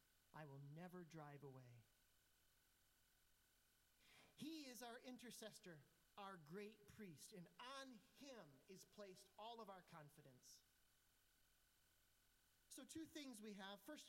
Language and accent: English; Michigan, United States; I grew up in West Michigan, on the other side of this lovely lake called Michigan that you're on this side of.